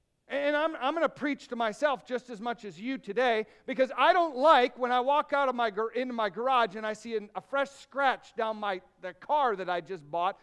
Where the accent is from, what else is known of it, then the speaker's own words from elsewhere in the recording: Michigan, United States; I'm from Michigan. I understand rust pretty well.